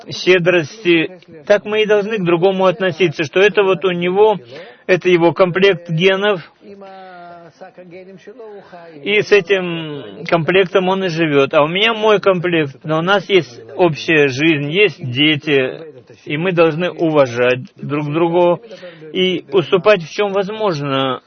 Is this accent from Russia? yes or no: no; Ashkelon, Southern District, Israel; я из Ашкелона.